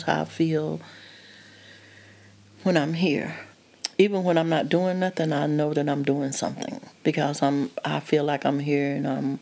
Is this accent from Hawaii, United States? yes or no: no; Cuba, Alabama, United States; from Cuba, Alabama. I was born here.